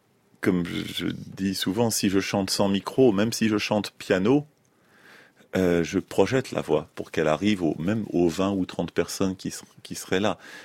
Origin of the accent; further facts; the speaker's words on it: Paris, Île-de-France, France; born there; Sauf que bon, je suis né à Paris.